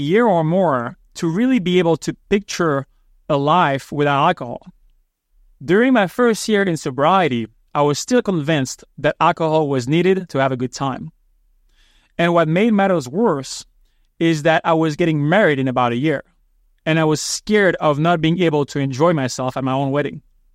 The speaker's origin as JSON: {"language": "English", "country": "Martinique", "tie": "born or raised there", "also_born_or_lived": "Florida, United States", "said": "I was born in Florida, but I grew up in the Caribbean, on the French island of Martinique."}